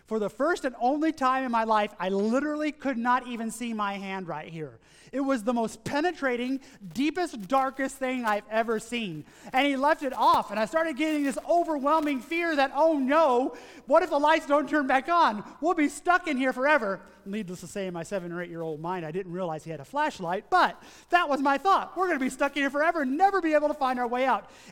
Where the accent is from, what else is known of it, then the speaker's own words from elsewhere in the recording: Tennessee, United States; So growing up in Tennessee, in East Tennessee, I wasn't that far from Chattanooga.